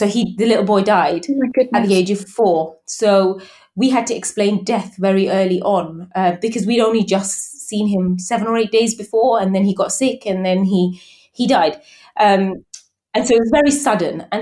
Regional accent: England, United Kingdom; growing up in England

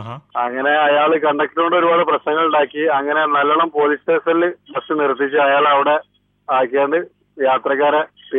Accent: Kondotty, Kerala, India; ഞാൻ കോഴിക്കോട് ടൗണിൽ നിന്നാണ് ഇപ്പൊ വിളിക്കുന്നത്. ഞാൻ കൊണ്ടോട്ടിക്കാരനാണ്.

